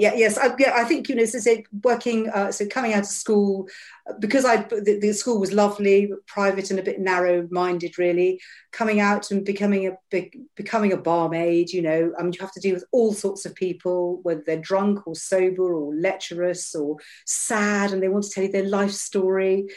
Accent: Shrewsbury, West Midlands, United Kingdom; Well, I grew up in Shrewsbury in a very happy family.

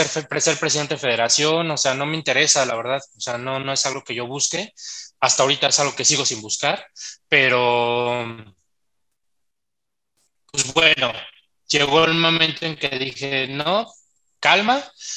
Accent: Guatemala; Entonces voy como guatemalteco a participar

